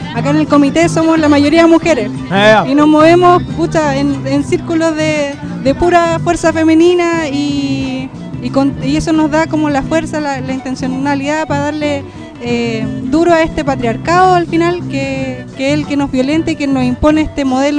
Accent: Paine, Santiago Metropolitan Region, Chile; Nosotros somos de acá de Paine, somos de Chile, somos del Gualmapu, somos de donde somos y tenemos nuestra propia identidad, nuestras propias costumbres

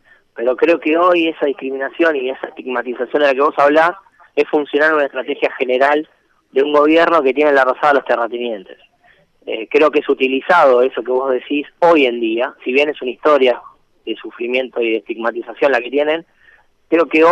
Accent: Argentina; Como argentinos y argentinas tendremos que discutir

